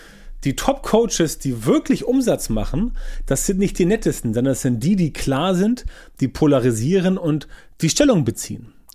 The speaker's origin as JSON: {"language": "German", "region": "Northern Germany", "country": "Germany", "said": "Ich bin kein Schwabe, komme aus dem hohen Norden"}